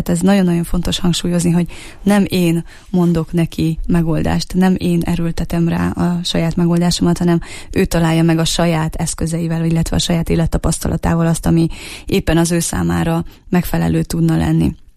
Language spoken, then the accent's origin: Hungarian; Transylvania, Romania; Nagyon fontos hangsúlyoznom, hogy én Erdélyből származom, és túravezetéssel foglalkoztam